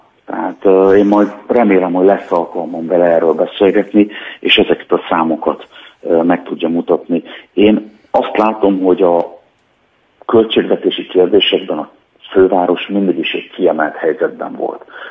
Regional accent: Budapest, Hungary; mi szeretnénk ezért a fővárosért együtt dolgozni vele, hiszen nagyon szeretjük, itt születtünk, itt élünk

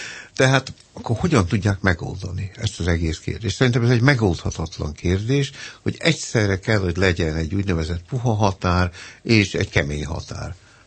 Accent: Scotland, United Kingdom; Én történetesen megértem, mert én Skóciában nőttem fel, és a két akcentus elég közel áll egymáshoz.

